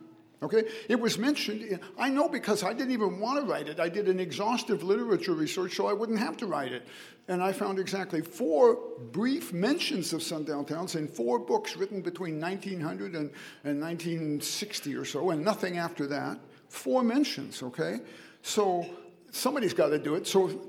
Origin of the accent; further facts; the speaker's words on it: Illinois, United States; I knew I came from Illinois.